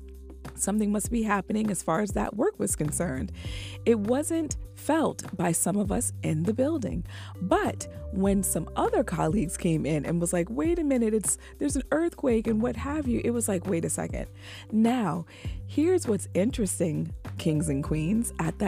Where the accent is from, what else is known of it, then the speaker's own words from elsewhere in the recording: New York, United States; last week we had an earthquake that was felt here in the state of New York, which is my home state, yep, the Empire State.